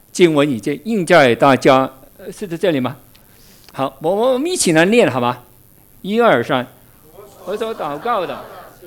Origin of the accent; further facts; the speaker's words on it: Guangdong, China; accent: Teochew; Chinese is a second language; 我是潮州人，所以普通话总是有点硬的。